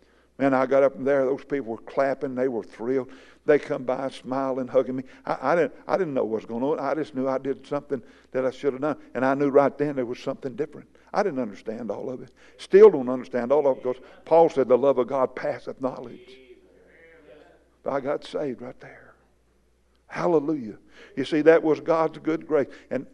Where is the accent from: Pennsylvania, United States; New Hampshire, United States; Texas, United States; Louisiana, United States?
Texas, United States; Fort Worth; Now, I lived plumb across town from where I grew up in Fort Worth.